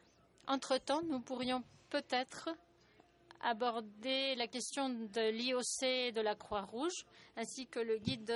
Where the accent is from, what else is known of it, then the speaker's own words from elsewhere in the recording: Italy; French is a second language; Moi, je suis italien et il me faut du café.